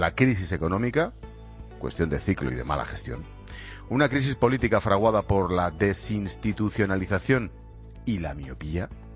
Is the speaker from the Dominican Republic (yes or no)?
no; Spain; si cumpliera los mismos siglos que nosotros siendo españoles